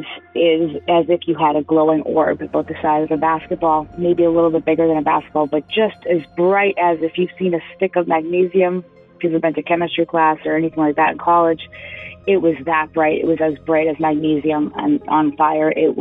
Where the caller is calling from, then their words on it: Marlborough, Massachusetts, United States; I'm calling from Marlborough, Massachusetts.